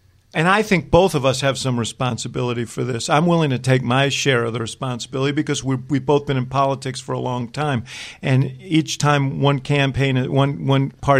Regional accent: United States; And I'll just say it won't make me popular as an American.

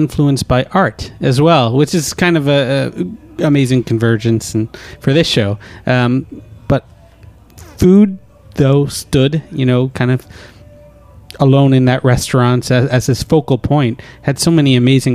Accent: Croydon, London, United Kingdom; I'm from Croydon.

